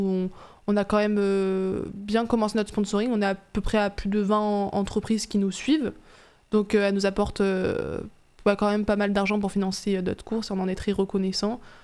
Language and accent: French; Limoges, Nouvelle-Aquitaine, France; Par exemple, moi, je viens de Limoges, donc je connais moins de personnes d'ici.